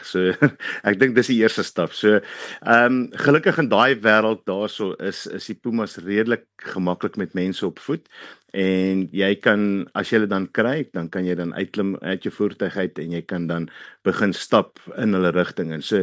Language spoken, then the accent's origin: Afrikaans; Pretoria, Gauteng, South Africa; now in London, United Kingdom; Hier's 'n boerseun van Suid-Afrika wat nou begin dinge doen en jy weet, hier so in Londen.